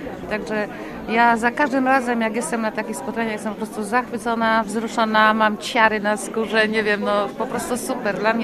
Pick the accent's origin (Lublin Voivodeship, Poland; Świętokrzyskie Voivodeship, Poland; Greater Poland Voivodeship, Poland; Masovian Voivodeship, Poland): Greater Poland Voivodeship, Poland; Puszczykowo; Moje miejsce jest Puszczykowo i tylko i wyłącznie Puszczykowo. Urodziłam się w Puszczykowie i mieszkam w Puszczykowie